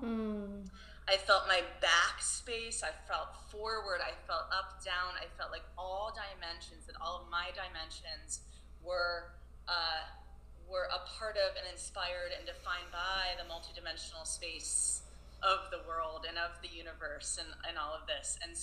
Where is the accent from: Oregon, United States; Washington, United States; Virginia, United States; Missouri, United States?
Virginia, United States; I grew up down in like rural Virginia, and everyone had tons of cousins. And we were called Yankees. We were living down South, Yankees.